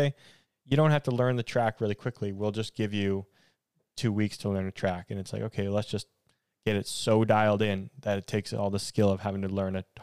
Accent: Canada; We're Canadian, so we say it asphalt.

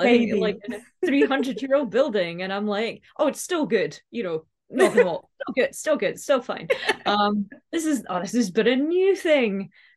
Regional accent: Scotland, United Kingdom; now in Edinburgh, United Kingdom; I've been living here for about almost 20 years now, actually. I grew up in West Lothian, and I moved to Edinburgh when I was 17.

